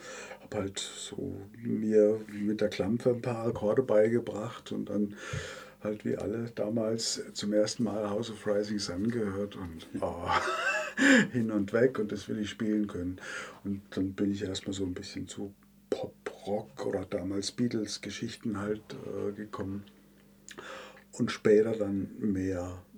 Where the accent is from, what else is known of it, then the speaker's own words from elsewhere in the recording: Ehrenkirchen, Baden-Württemberg, Germany; born there; also born or lived in Freiburg; Ich bin im Umland geboren, in Kechhofen, also Ehrenkirchen, wie es heute heißt, ja, an der Grenze zum Markgräflerland. Ja, Lebezeit, ach nee, die Zahl sage ich jetzt nicht, Unzeiten in Freiburg. Ja, also ich fühle mich als Freiburger, bin aber ja ein Baden